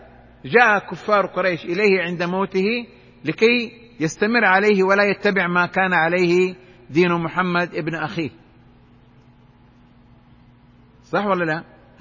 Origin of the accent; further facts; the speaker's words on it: Mecca, Makkah Province, Saudi Arabia; مثل ما يقولوا عندنا في مكة